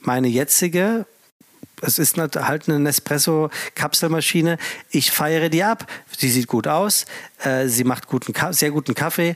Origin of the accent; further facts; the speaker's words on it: Frankfurt, Hesse, Germany; Ich bin gebürtiger Frankfurter und zwar wirklich Frankfurt, also nicht Gießen, Fulda, Kassel oder so ein Quatsch. Frankfurt und zwar Hiptebach, auch nicht in Sachsenhausen, was Triptebach wäre, sondern ich bin waschechte Frankfurter.